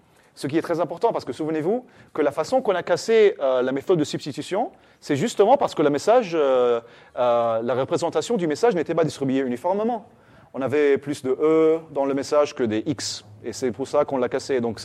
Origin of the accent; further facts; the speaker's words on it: Quebec, Canada; je viens du Québec, donc c'est encore pire là-bas.